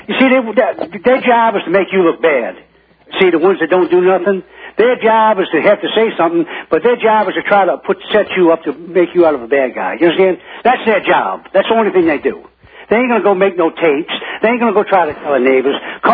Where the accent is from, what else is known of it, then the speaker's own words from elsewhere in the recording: Louisiana, United States; Now, everything you heard on the news, I'm from Louisiana, I'm not far from there, is a lie.